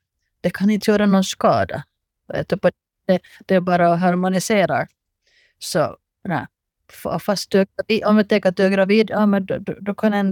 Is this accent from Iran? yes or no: no; Finland; now in Mariehamn, Finland; jag kommer ifrån Finland från början och svensk. Att just nu så bor vi på Åland, hela familjen i Mariehamn.